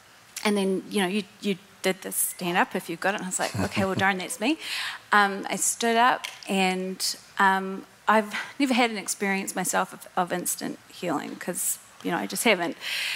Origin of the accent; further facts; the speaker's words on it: New Zealand; And I come from New Zealand. We have a lot of dairy.